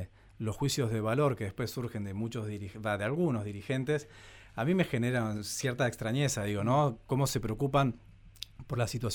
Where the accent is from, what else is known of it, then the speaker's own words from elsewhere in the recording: General Roca, Río Negro, Argentina; como concejal, como roquense, como renegrino y como argentino